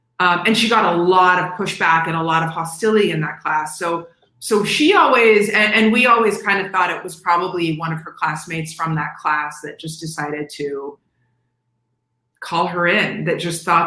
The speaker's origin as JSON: {"language": "English", "town": "Celina", "region": "Ohio", "country": "United States", "tie": "born or raised there", "also_born_or_lived": "Nebraska", "said": "No, I was born in Nebraska, raised in Ohio, but we traveled back to Jordan all the time, like almost every summer."}